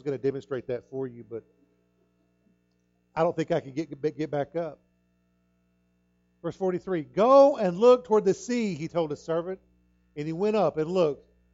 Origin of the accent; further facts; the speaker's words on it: Fort Stockton, Texas, United States; When I grew up out in West Texas, you could always smell the rain. And I've smelled rain here, but it doesn't smell nothing like out in Fort Stockton, Texas.